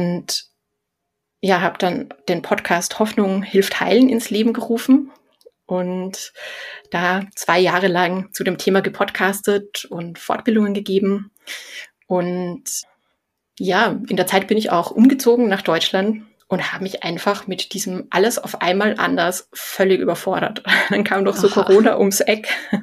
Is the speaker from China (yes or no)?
no; Austria; now in Germany; Also ich habe Ergotherapie studiert in Wien. Ich komme eigentlich aus Österreich. Das wird man an der einen oder anderen Stelle wahrscheinlich auch noch hören, auch wenn ich inzwischen schon seit ein paar Jahren im Ruhrgebiet lebe.